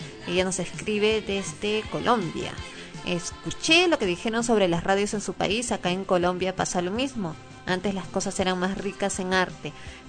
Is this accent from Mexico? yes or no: yes; Mexico; now in McHenry, United States; Yo soy un amigo mexicano que reside en Estados Unidos